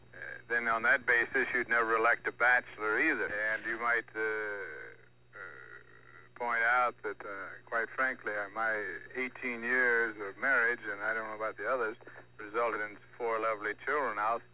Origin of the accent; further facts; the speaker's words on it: the South, United States; I'm tired of being identified as that, and just because I'm a Southerner. We Southerners are a little upset with this continued segregation.